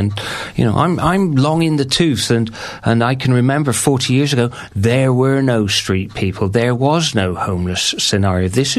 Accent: Bristol, South West England, United Kingdom; I'm from the People's Republic of Stokescroft.

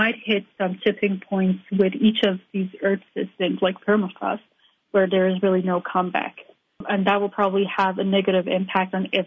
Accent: Iran; You know, growing up in Iran, I did witness many different types of environmental issues

